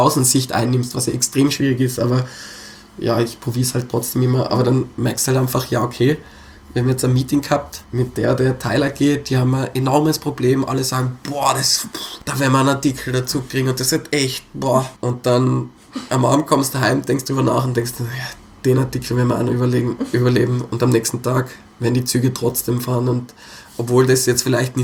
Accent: Innsbruck, Tyrol, Austria; ich bin Innsbrucker, ich bin so oft hin und her gefahren

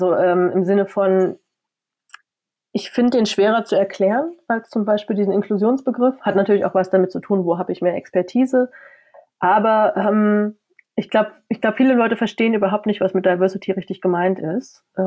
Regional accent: Halle, Saxony-Anhalt, Germany; now in Leipzig, Germany; So ganz grundsätzlich, ich komme aus Halle, wohne in Leipzig, also ostsozialisiert.

